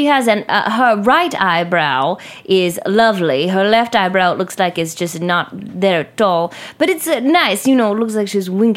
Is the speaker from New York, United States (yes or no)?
yes; Brooklyn, New York, United States; I was brought up right here in Brooklyn.